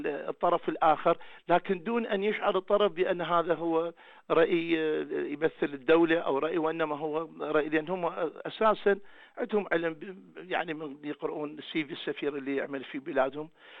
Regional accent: Basra, Basra Governorate, Iraq; لكن تبقى طبعا أنا هنا متحيز إلى مدينتي، تبقى البصرة عندي هي الرئة التي أتنفس منها.

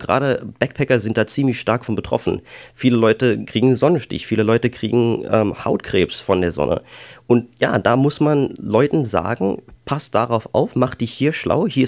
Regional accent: Saarland, Germany; now in Brisbane, Australia; ich komme aus dem wunderschönen grünen Saarland.

